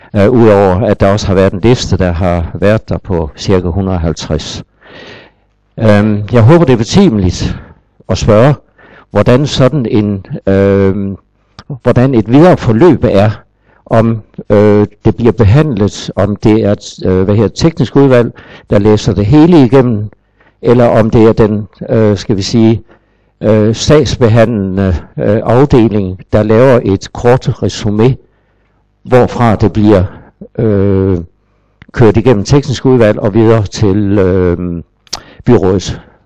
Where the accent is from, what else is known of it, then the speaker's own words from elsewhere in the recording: Vandel, Region of Southern Denmark, Denmark; Jeg kommer også ud fra Vandel